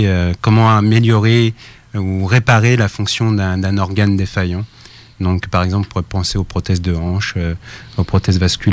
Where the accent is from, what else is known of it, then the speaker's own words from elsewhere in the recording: Paris, Île-de-France, France; Donc, je viens de France, de Paris, plus exactement.